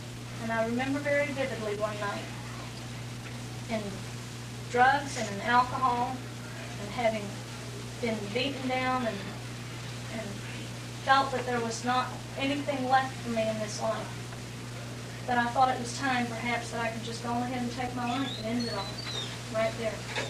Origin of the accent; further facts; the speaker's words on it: Louisiana, United States; To tell you a little bit about myself, I grew up in South Louisiana. I was one of eight children.